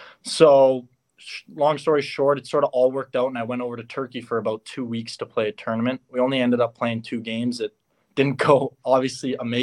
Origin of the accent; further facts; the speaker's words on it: Winnipeg, Manitoba, Canada; I'm originally from Winnipeg. My dad was born in Turkey, and he came over for university when he was in his early 20s.